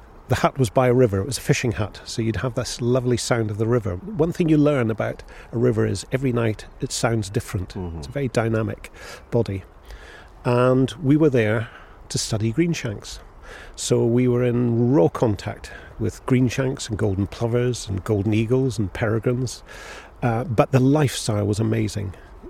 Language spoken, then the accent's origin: English; Scotland, United Kingdom; I was brought up in Sutherland.